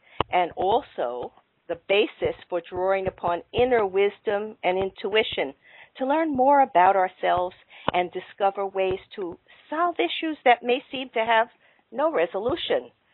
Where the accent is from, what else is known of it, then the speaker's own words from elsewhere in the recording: Sheepshead Bay, New York, United States; Well, I grew up in Sheepshead Bay, as did you.